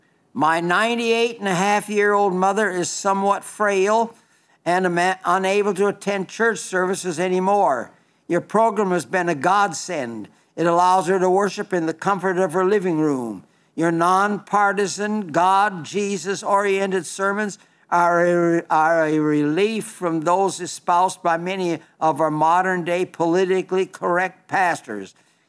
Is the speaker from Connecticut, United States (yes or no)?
no; Belle Fourche, South Dakota, United States; It's from Belfouche, South Dakota. That's my hometown.